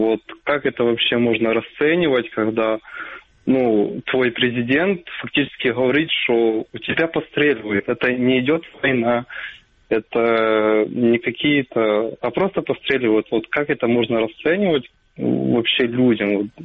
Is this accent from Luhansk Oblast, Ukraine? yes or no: no; Kirovohrad, Kirovohrad Oblast, Ukraine; И я из Кировограда.